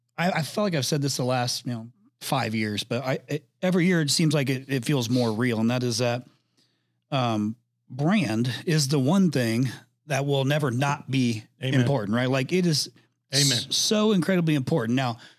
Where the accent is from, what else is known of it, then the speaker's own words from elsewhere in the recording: Indiana, United States; now in Arizona, United States; I live in Arizona. I'm from Indiana. I live in Arizona.